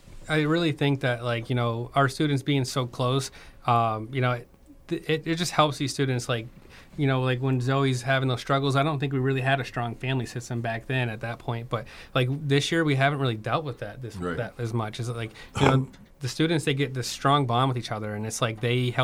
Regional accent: Addison, United States

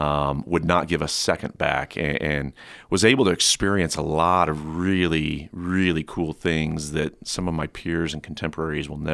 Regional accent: North Platte, Nebraska, United States; Born and raised here in North Platte. … in my clan that actually lives here.

